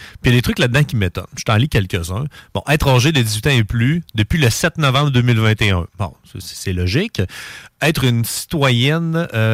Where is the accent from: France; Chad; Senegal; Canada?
Canada; Quebec City, Quebec; Je viens de Québec, là, je viens de Charlebourg.